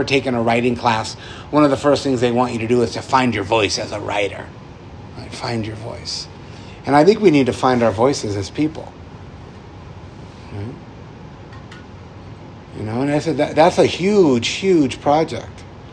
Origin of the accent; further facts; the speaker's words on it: New England, United States; Like, I'm from New England, and I love New England maple syrup.